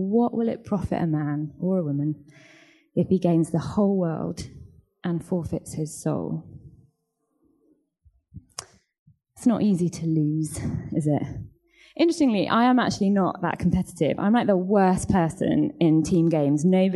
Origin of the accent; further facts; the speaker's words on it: East Midlands, United Kingdom; now in London, United Kingdom; I'm not from London. I'm from, well, technically the Midlands, but you will all know it as the North, from Derbyshire.